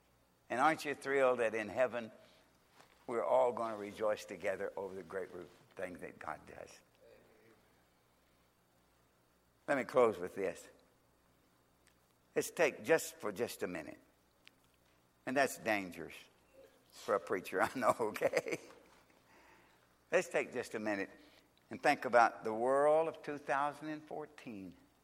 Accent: Kentucky, United States; Lord, I'm from Kentucky. I have a hard time with English.

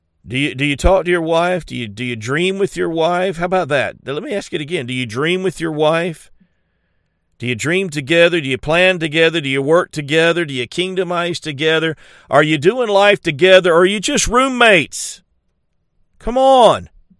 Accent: South Carolina, United States; also born or lived in New Orleans; I'm from South Carolina, but I went to school in New Orleans, and so I learned a little bit of that Cajun culture.

